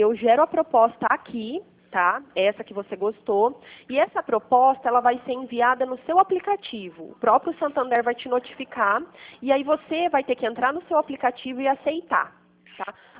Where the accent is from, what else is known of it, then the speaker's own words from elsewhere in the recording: Pirassununga, São Paulo, Brazil; Eu sou de Pirassununga